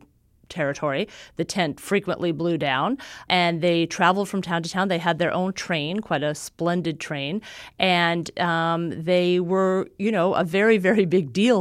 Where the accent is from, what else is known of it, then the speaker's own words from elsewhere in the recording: Los Angeles, California, United States; I really didn't understand this growing up in Los Angeles.